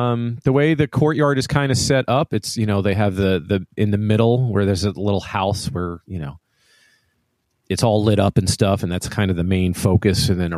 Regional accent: New York, United States; I'm originally from New York, so it just kind of like that whole, like it really just reminds me of the local haunt back home.

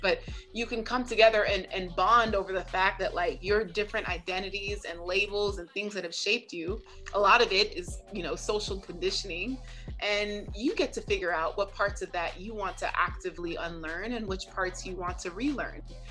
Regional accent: Arizona, United States; also born or lived in San Francisco Bay Area, California / Kansas; I was born in the Bay. I went to high school in Arizona, college in Kansas, and then lived abroad for 7.5 years. So I've never really had one place that I consider home.

